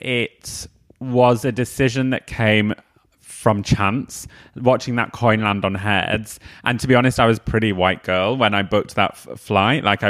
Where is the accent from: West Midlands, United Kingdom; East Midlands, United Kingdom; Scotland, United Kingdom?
East Midlands, United Kingdom; also born or lived in Ilkley; We then moved to the Midlands, so Nottinghamshire, where Robin Hood is from. Growing up around there, I'm 33 now